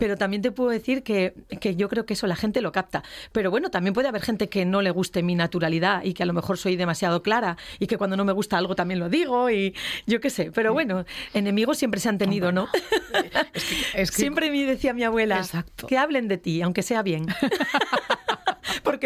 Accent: Gijón, Asturias, Spain; also born or lived in Colunga; yo nací por accidente en Colunga, porque a mi padre lo destinaron a trabajar allí, pero a los poquitinos meses pues ya me vine para Gijón, y para mí Gijón en Gijón.

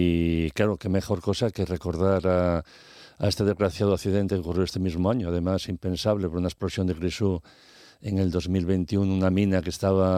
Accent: Castile and León, Spain; Mi padre es minero, soy de La Ciana, es todo un valle minero, entonces el ambiente minero lo llevo bastante dentro de mí.

